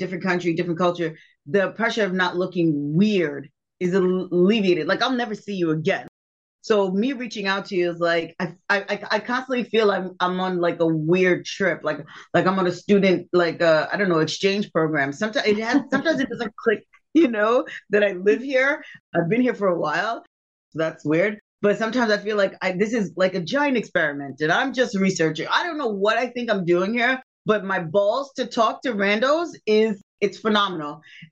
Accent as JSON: {"language": "English", "region": "New York", "country": "United States", "said": "we're from New York. We've met so many cultures."}